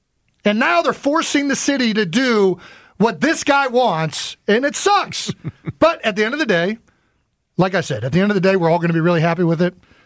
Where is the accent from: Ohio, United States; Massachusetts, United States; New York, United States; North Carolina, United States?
Ohio, United States; Cleveland; Part of this is like growing up in Cleveland, I went through this firsthand, and sure.